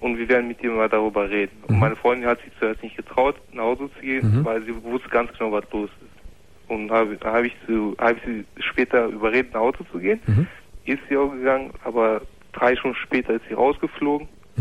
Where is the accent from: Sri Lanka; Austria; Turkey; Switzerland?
Turkey; ich bin Türke